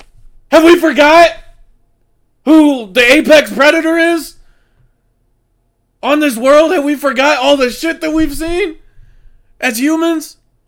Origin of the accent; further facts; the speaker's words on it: United States; Except it's me and I'm an American, which means it's good.